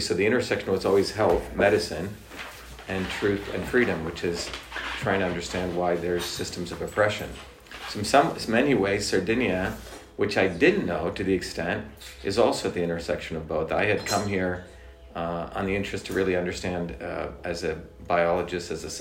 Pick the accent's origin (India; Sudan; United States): India; I grew up in India, where India had a caste system. I grew up in an indigenous traditional system.